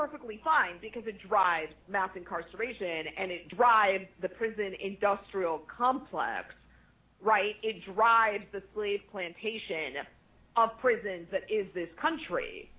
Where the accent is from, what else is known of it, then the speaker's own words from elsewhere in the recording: Italy; I'm from Italy. I know what it means to have corruption that is in your face.